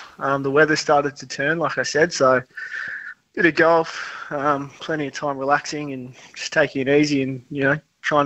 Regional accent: Melbourne, Victoria, Australia; I grew up in Surry Hills, so just inner eastern suburbs.

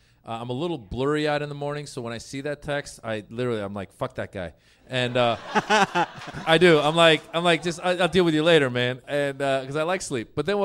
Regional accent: Iran; So, and he's Indian. I'm Iranian.

